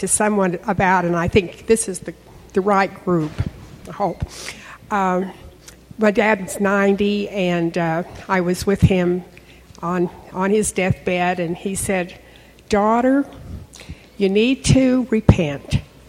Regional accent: Dallas, Texas, United States; from Dallas.

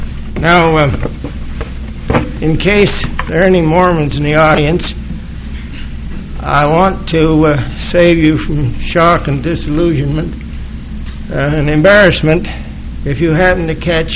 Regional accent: Utah, United States; born there; I was born in Utah, went to BYU. I've been visiting California for about a half century, but it's good to be home.

